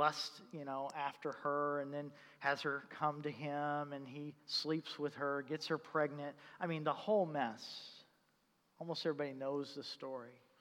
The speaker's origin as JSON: {"language": "English", "region": "Bible Belt", "country": "United States", "tie": "born or raised there", "said": "it felt like when I was growing up in the Bible Belt, that the culture at least somewhat affirmed what the scripture would teach."}